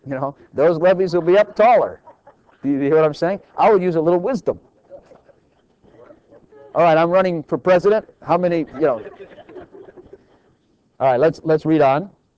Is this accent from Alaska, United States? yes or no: no; Texas, United States; But I'm a Texan, so I'm praying for this place